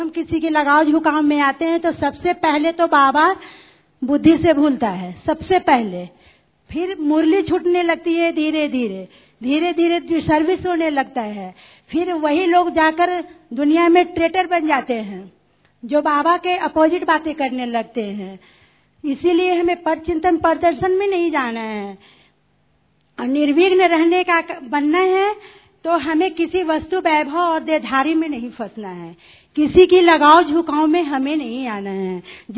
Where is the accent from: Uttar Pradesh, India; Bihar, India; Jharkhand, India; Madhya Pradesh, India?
Bihar, India; Aurangabad; मैं बिहार से आई हूँ, बिहार औरंगाबाद जिले से हूँ